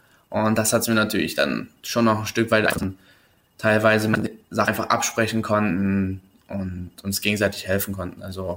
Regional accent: Weißwasser, Saxony, Germany; Also ich habe ja in Weißwasser mit 3 angefangen, Schlittschuh zu laufen

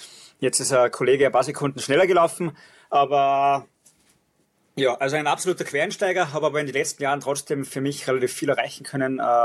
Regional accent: Leogang, Salzburg, Austria; ich komme aus dem Salzburger Land. Das ist ja nicht unbedingt typisch von der Region, wo ich herkomme, aus Leogang, dass man da Straßenläufer ist.

